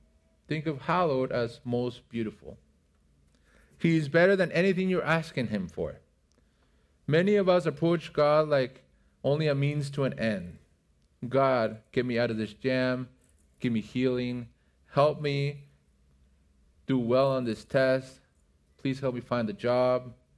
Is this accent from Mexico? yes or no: yes; Mexico; I grew up in Mexico. So there's a lot of Catholics that I interacted